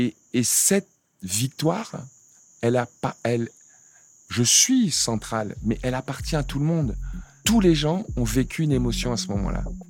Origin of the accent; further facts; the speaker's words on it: Cameroon; moi, je viens d'un petit village du Cameroun, quoi. Où on n'avait pas de quoi me payer ma première raquette, tu vois.